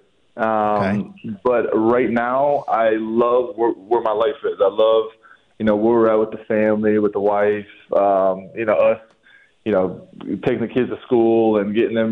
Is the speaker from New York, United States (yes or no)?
no; Foster, Ohio, United States; But then my hometown of Foster, Ohio, and even, you know, the in Northwest Ohio territory, and then into Iowa, where I went to school